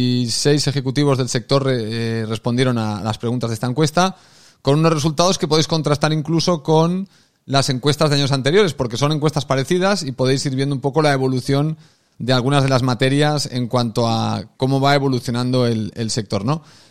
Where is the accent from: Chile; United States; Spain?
Spain; Aparte, siempre soy el único español en esta jugada, así que es gracioso. Pero bueno, Galicia me queda, vamos, en la otra punta.